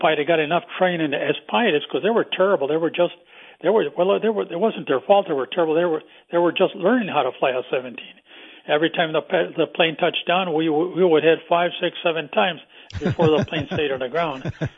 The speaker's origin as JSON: {"language": "English", "town": "Nogales", "region": "Arizona", "country": "United States", "tie": "born or raised there", "said": "That is correct. Yes, I was born in Nogales, Arizona, on December 20th."}